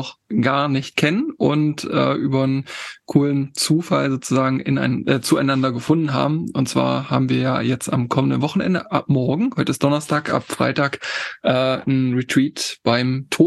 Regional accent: Harz, Germany; now in Hamburg, Germany; Ich komme ja im Ursprung aus dem Harz, aus da wo Tobi halt wohnt. Da ist mein Ursprung und ich lebe jetzt in Hamburg.

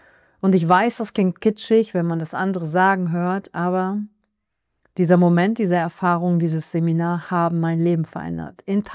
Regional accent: Wülfrath, North Rhine-Westphalia, Germany; Ich bin in Wülfrath groß geworden, das ist in der Nähe von Wuppertal, und als Einzelkind.

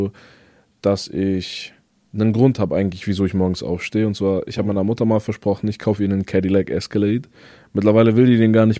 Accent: Wächtersbach, Hesse, Germany; Kurz danach bin ich in Wächtersbach aufgewachsen. In der Nähe von Offenbach, Hanau und so.

